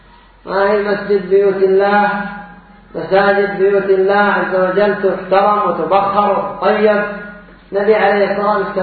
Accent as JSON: {"language": "Arabic", "country": "Yemen", "said": "وعندنا في اليمن أيضا أصحاب الشمات"}